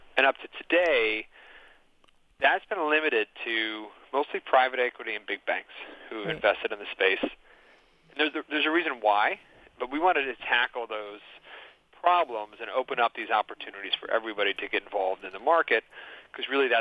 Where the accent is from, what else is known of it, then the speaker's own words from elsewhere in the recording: Buffalo, New York, United States; Came home. I grew up in Buffalo, New York